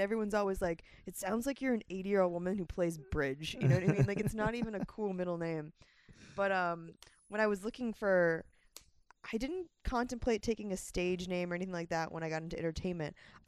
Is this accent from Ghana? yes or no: no; Tampa, Florida, United States; Like, we're both from Tampa. Like, we grew up literally, like, we could walk to each other's houses.